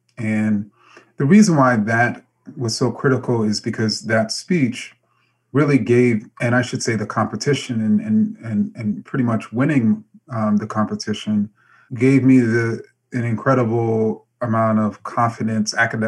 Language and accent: English; Queens, New York, United States; also born or lived in Manassas, Virginia, United States; since I grew up in Jamaica, Queens, Southside Queens, were Black. And when I moved to Virginia, Northern Virginia, Manassas, Virginia